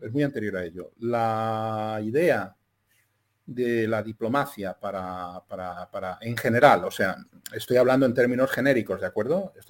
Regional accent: Spain; A ver, yo soy español.

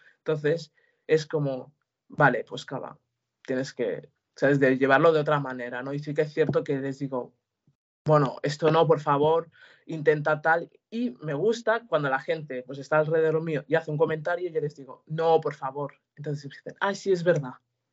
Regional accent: Senegal; yo soy de Senegal, orígenes senegaleses

